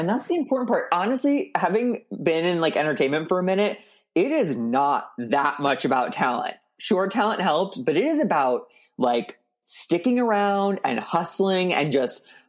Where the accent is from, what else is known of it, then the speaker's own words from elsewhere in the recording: Missouri, United States; I mean, I was raised Catholic. That did a number on me. I was raised in Missouri. That did a number on me.